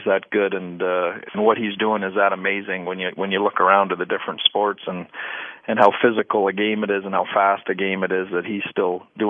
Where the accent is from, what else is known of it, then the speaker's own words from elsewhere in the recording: Canada; I grew up in Canada.